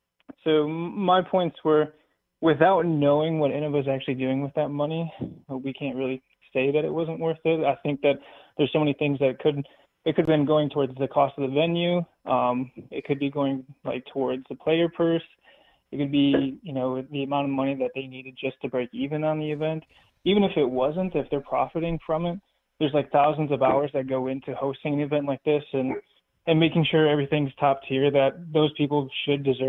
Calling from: Wisconsin, United States; from Wisconsin.

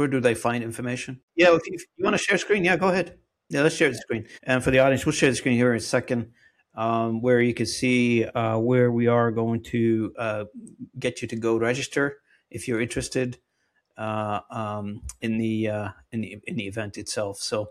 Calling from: Toronto, Ontario, Canada; I will be there. Yeah, I'm flying from Toronto.

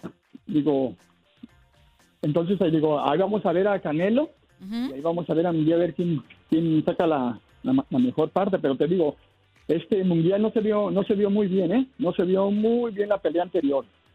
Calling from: Oregon, United States; Desde Oregón.

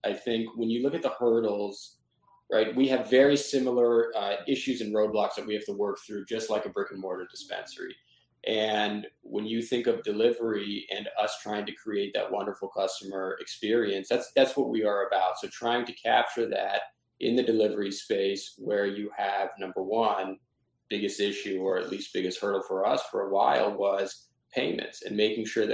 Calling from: Boston, Massachusetts, United States; I am in Boston, Massachusetts, but we'll be back in Big Apple tomorrow.

